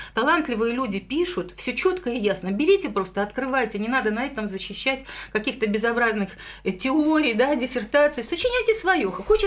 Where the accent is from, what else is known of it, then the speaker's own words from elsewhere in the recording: Ukraine; вот я украинка, да, тем более сейчас вот я пристегнула еще мамину фамилию